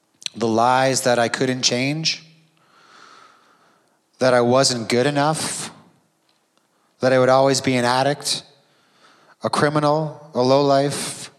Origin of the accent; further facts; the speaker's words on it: Welland, Ontario, Canada; born there; I was born in Welland, so please don't hold that against me, everyone.